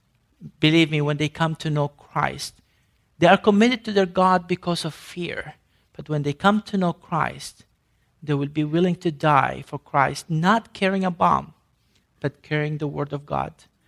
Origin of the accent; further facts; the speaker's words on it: Sudan; English is a second language; also born or lived in Africa; now in United States; I was born in Africa. I grew up in Sudan. I came to America. Now I am African-American officially.